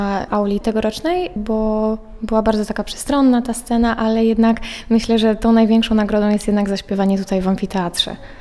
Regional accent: Warsaw, Masovian Voivodeship, Poland; przyjechałam z Warszawy.

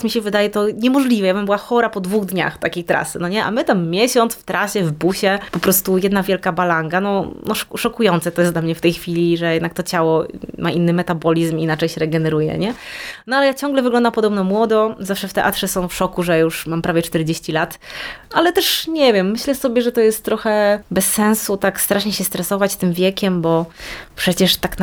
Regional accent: Zielona Góra, Lubusz Voivodeship, Poland; nie jestem jedyną lesbijką z Zielonej Góry w 99 roku, nie?

